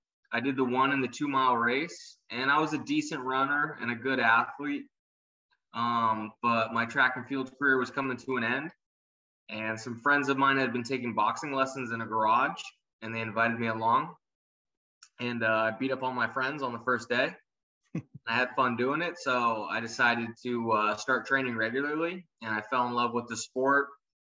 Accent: California, United States; also born or lived in San Francisco; now in Huntington Beach, United States; Well, I was born in California in San Francisco, and I've grown up all over California, everywhere from San Diego to San Francisco, LA.

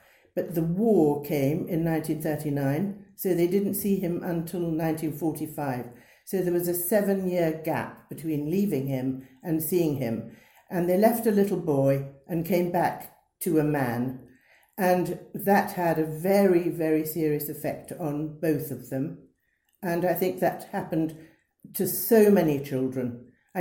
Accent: Ireland; now in England; it doesn't help that I'm also Irish. So I was a bit of an alien being Irish

